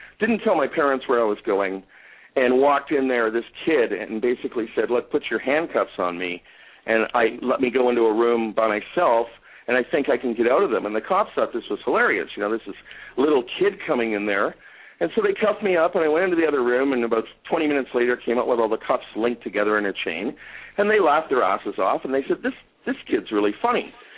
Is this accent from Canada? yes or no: yes; Toronto, Ontario, Canada; I grew up in Toronto, and when I was a very, very young kid, I did a book report for school